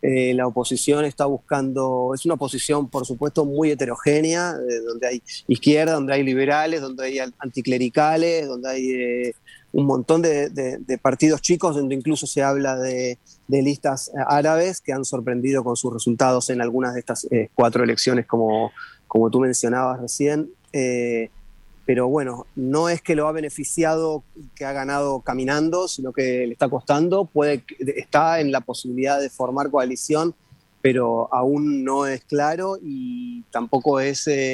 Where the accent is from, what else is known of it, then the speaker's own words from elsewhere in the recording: Argentina; now in Israel; como por ejemplo en la Argentina, de donde yo soy originario